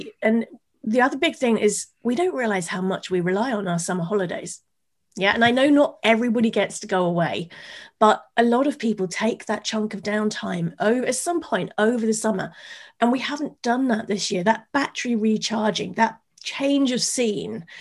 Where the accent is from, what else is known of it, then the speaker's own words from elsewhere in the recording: United Kingdom; particularly as me as a Brit, is get past that British thing of, I don't want to bother you